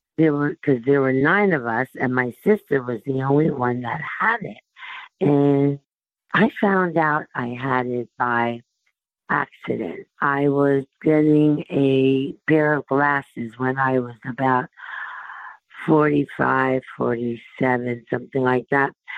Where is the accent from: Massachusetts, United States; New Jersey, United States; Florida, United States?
New Jersey, United States; moved away as an adult; now in Myrtle Beach, United States; I'm originally from New Jersey, and just a year ago, I moved down to Myrtle Beach to be with my daughter, but I'm still a Jersey girl. I'm 91 years old